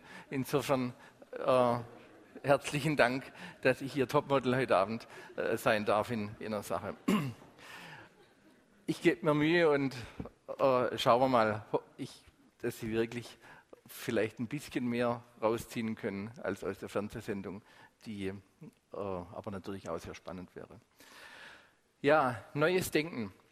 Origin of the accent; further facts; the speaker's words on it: Southern Germany, Germany; Wir als Süddeutsche sind ja die Passagiere, die hier permanent durchzischen in die Vorarlberger Alpen